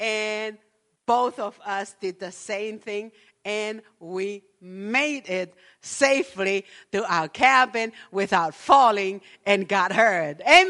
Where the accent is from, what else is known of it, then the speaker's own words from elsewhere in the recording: Hawaii, United States; And I'm from Hawaii. We don't have snow there, okay?